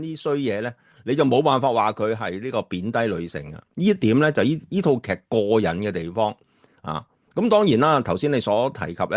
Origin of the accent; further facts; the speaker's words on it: Guangdong, China; 即系蒸生瓜，我哋广东人嗰种